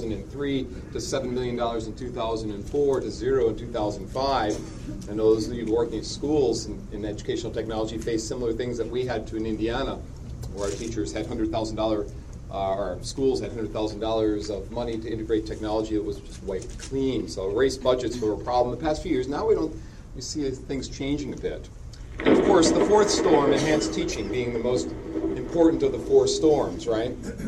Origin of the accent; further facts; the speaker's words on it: Canada; accent: Canadian; Oh, that's better, eh? Get my Canadian accent.